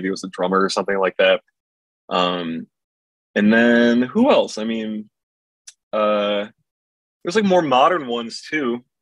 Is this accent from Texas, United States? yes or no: no; Rochester, New York, United States; I don't speak French, bro. I'm from Rochester, New York.